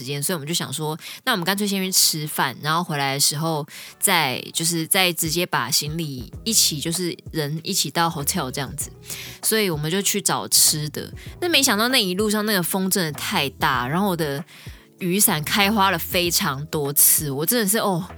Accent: Taiwan; 真的是他们听到我们从台湾来就是tomodachi你知道吗

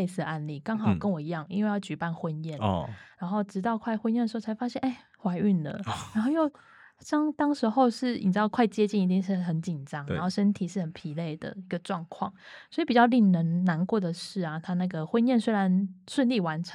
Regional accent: Tainan, Taiwan; 我那时候是因为我是台南人

